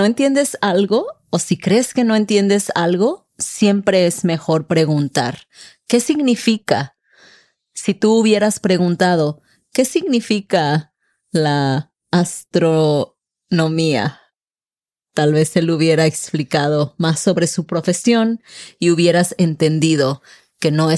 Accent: Colima, Mexico; y yo soy de Colima, de la costa del Pacífico.

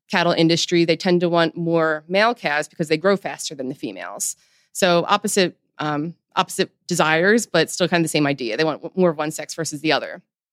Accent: Philadelphia, Pennsylvania, United States; So going back to being born and raised in Philly, I lived in the city, so we didn't have a lot of access to wildlife.

